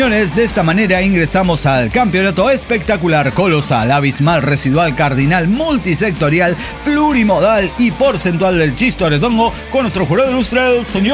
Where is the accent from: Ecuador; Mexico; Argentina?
Mexico; Saltillo, Coahuila; de Saltillo Goela.